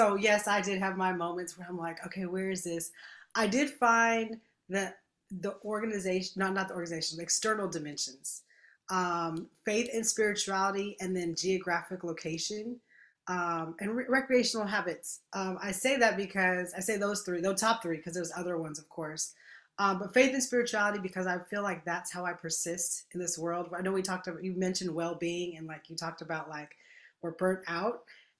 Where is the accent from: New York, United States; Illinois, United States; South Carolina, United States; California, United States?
California, United States; Los Angeles; now in Austin, United States; I live in Austin, Texas, and we are very innovative here. We're very caring. I'm originally from Los Angeles, so I know there's a difference.